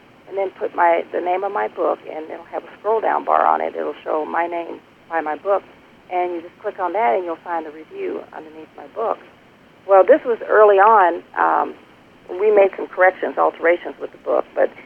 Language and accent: English; Cincinnati, Ohio, United States; in my hometown, Cincinnati, Ohio